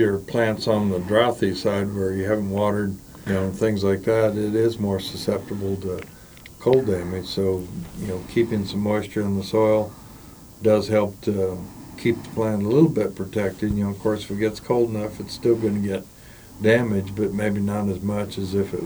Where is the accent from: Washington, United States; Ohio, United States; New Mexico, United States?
New Mexico, United States; Las Cruces; Yeah, creosote, I remember as a kid growing up in Las Cruces